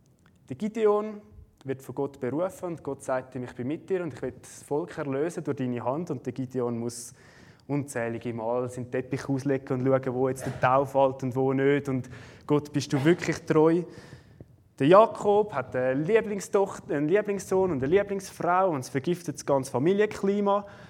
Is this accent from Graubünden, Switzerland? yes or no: no; Rüti, Zurich, Switzerland; eine Stadt wie Rüti, wo ich herkomme